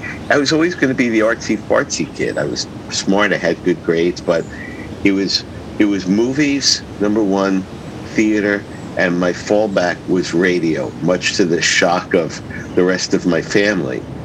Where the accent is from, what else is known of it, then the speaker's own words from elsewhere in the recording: Brooklyn, New York, United States; Yeah, you know, born and raised in Brooklyn, and very quickly, I high school, poly prep in Brooklyn